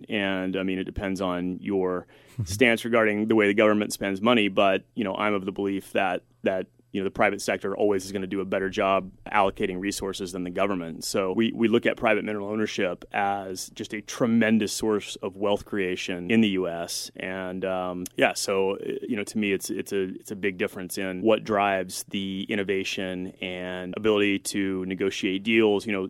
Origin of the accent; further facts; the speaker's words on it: Texas, United States; I was getting out of the Navy and I was moving back to my hometown in Texas